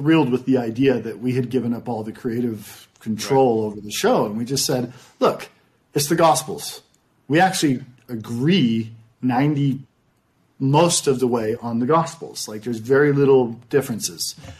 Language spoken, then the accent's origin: English; Utah, United States; we're from Utah.